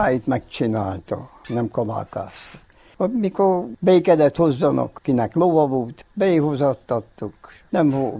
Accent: Hodgya, Harghita, Romania; Itt születtem, akkor innen kivisznek a temetőbe.

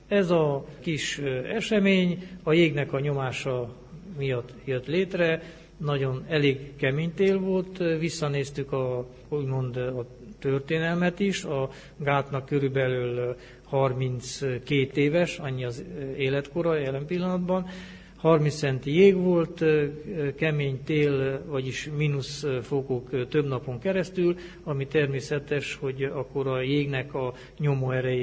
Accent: Mureș County, Romania; also born or lived in Erdőszentgyörgy; Nem itt születtem, én nyáradmenti vagyok. A szüleim munkahelye által kerültem ide

